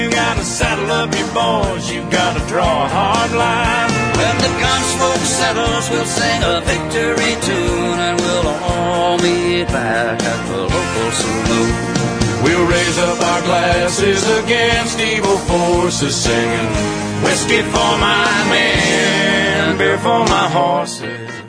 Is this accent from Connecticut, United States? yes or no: yes; West Hartford, Connecticut, United States; See, I grew up in West Hartford in a big-time Jewish neighborhood.